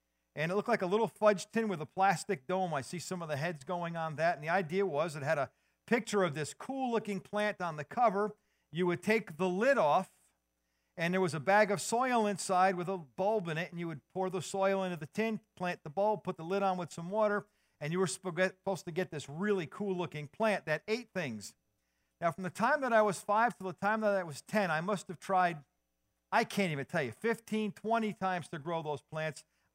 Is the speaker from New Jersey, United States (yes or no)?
yes; New Jersey, United States; I grew up in North New Jersey.